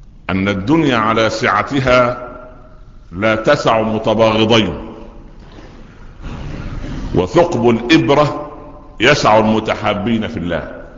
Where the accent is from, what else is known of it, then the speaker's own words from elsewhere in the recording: Upper Egypt, Egypt; قلت في قريتنا الصغيرة في الصعيد.